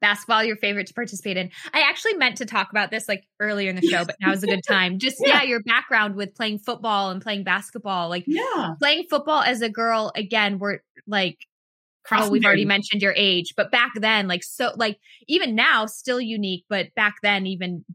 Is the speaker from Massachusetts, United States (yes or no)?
yes; Massachusetts, United States; also born or lived in Florida; now in Texas, United States; obviously I grew up in Massachusetts, but now I live in Texas.